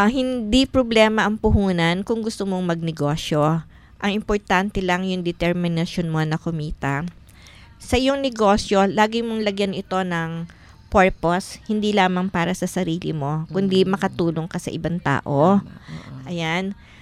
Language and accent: Tagalog; Central Luzon, Philippines; Dun sa amin sa Nueva Ecija